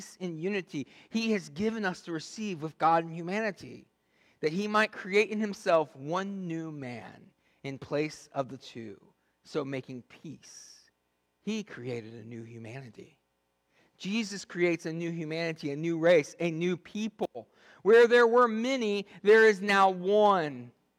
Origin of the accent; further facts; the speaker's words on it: United States; I'm an American. Ooh. I'm a veteran.